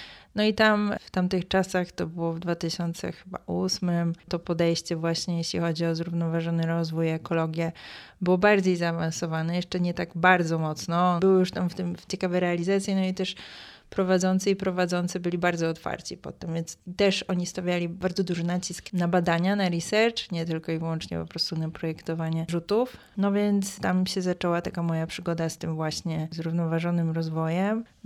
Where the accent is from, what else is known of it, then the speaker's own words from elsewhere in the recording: Beskids, Poland; Wychowywałam się też na samym początku w dzieciństwie z moją babcią w takiej niewielkiej miejscowości w Beskidach.